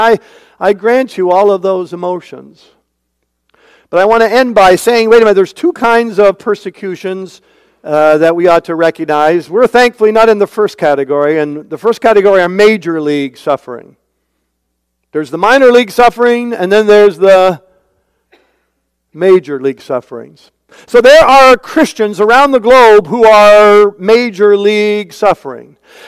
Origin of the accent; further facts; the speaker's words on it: Canada; I come from Canada originally, and Canada is increasingly ruthlessly secular.